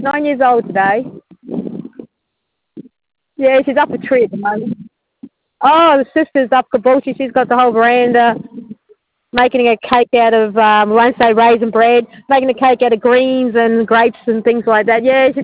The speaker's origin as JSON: {"language": "English", "town": "Stafford", "region": "West Midlands", "country": "United Kingdom", "said": "but I come from Stafford, so I need an 11 o'clock appointment after Tuesday"}